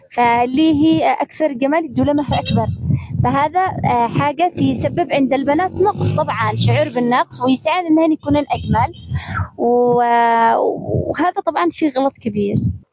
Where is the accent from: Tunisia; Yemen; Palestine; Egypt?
Yemen; نشوف في بعض مدن نائية عندنا باليمن زي ريم مثلا